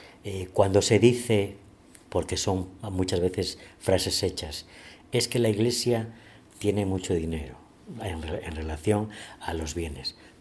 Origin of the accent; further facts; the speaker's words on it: Spain; Sabemos que incluso en los últimos años el turismo está creciendo en España. Es cierto que somos un país de sol